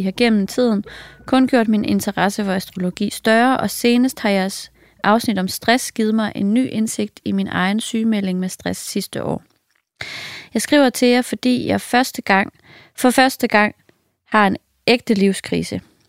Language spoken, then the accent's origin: Danish; Jutland, Denmark; jeg er opvokset i Jylland, hvor hele min familie stadig bor.